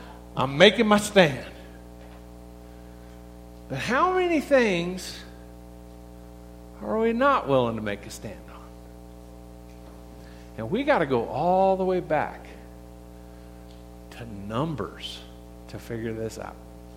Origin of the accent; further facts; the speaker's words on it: Grants, New Mexico, United States; I grew up in Grants, New Mexico, which may be where Satan dwells.